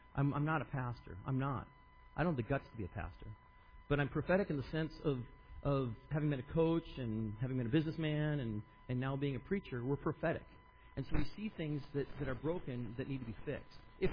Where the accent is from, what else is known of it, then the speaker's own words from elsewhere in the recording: Idaho, United States; I'm from Idaho, so there's a lot of Mormonism